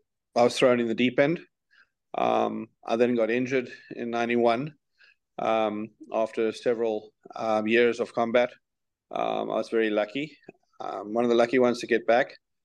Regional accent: South Africa; moved away; Well, being South African and also holding a British passport, I had the option to leave.

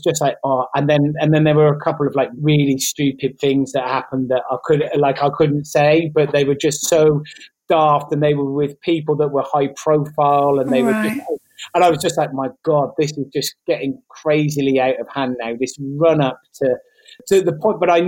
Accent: Gloucester, South West England, United Kingdom; also born or lived in Wiltshire / Bristol; So I was born in Wiltshire, then for the first year I lived in Bristol, and then I moved to Gloucester when I was just before I was one. So I count myself as coming from Gloucester, because where I was born, I never lived.

